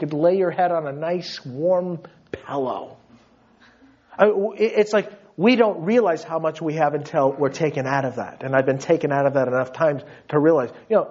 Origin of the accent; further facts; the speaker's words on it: Yorba Linda, California, United States; I'm an American. That which I despise, I am. I'm a yuppie. Man, I rip on yuppies. I'm a yuppie. I'm a Yorba Linden yuppie.